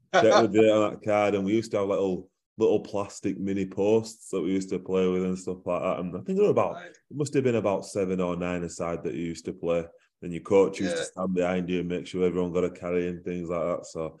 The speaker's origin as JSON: {"language": "English", "town": "Dewsbury", "region": "Yorkshire and the Humber", "country": "United Kingdom", "tie": "born or raised there", "also_born_or_lived": "Huddersfield", "said": "I was born in Huddersfield, and I lived in Dalton with my mum and my dad, my older sister and younger brother. And then when they divorced when I was about 5 years old, we moved to Thornhill in Dewsbury. Lived there for a couple of years."}